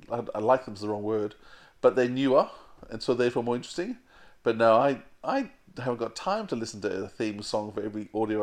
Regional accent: Australia; As an Australian, I don't hear any Australian accent in her.

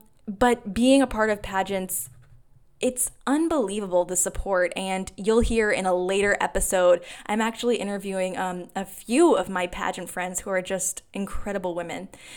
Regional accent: New Hampshire, United States; I couldn't even start off in Manchester, New Hampshire, which was just 20 minutes outside of my hometown in New Hampshire

